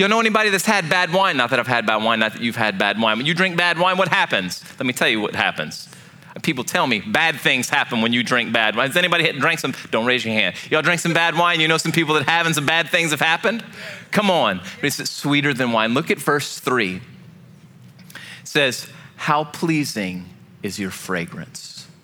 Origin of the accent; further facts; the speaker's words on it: Louisiana, United States; And if you know anything growing up in Southwest Louisiana, you know this, that alcohol affects some people.